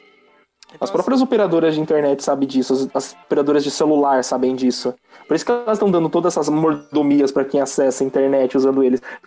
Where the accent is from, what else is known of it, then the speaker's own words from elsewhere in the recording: Jundiaí, São Paulo, Brazil; eu sou de Jundiaí, São Paulo, tá? Eu esqueci esse pequeno detalhe, esse pequeno aviso de onde que eu sou.